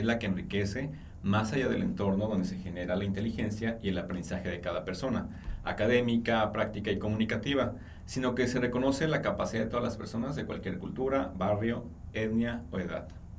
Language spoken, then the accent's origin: Spanish; Tepic, Nayarit, Mexico; Cuando llegué al estado de Jalisco, yo provengo de Tepic, Nayarit